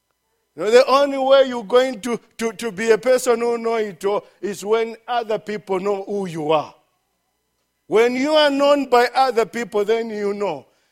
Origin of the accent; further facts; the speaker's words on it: Luapula Province, Zambia; Because when I'm at home and people know that I'm from Luapula, all they think about, ask Pastor Karen, all they thinking about, oh, there goes a fisherman.